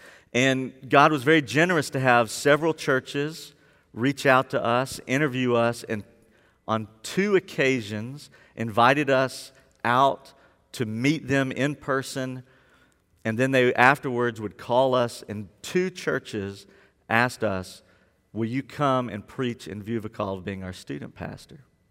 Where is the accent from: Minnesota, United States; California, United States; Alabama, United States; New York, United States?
Alabama, United States; Birmingham; I was in youth group growing up in Birmingham, Alabama